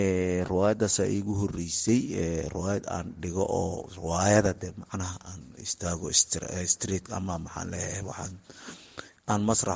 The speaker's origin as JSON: {"language": "Somali", "town": "Qoryooley", "region": "Lower Shabelle", "country": "Somalia", "tie": "born there", "said": "anigu horta waxaan ku dhashay degmada Qoryooley ee gobolka Shabeellaha Hoose."}